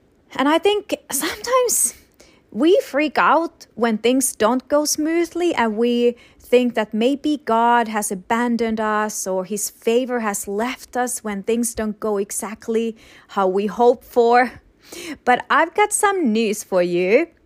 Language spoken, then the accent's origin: English; Rovaniemi, Lapland, Finland; especially to my hometown, Rovaniemi, which is considered Santa's hometown